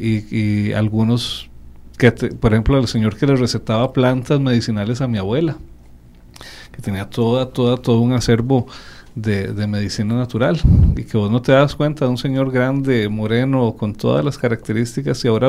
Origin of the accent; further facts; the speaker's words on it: Aserrí, San José, Costa Rica; cuando uno en Aserrí, de donde yo soy, construye una casa